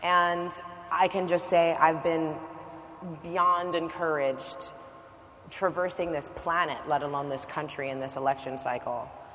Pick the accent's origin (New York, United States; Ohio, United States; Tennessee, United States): New York, United States; New York City; I grew up in New York City during the crack and heroin and HIV/AIDS epidemics.